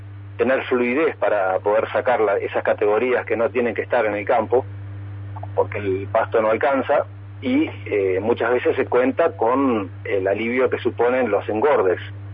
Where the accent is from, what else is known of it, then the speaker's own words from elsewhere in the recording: Argentina; nos ayuda como argentinos